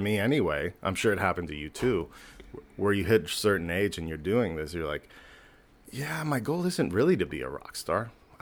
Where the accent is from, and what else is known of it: Mexico; born or raised there